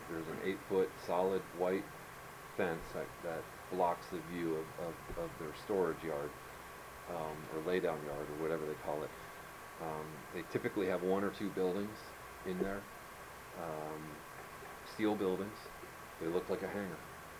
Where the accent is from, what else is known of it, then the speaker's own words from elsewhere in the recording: New Jersey, United States; I grew up in New Jersey. They have good subs.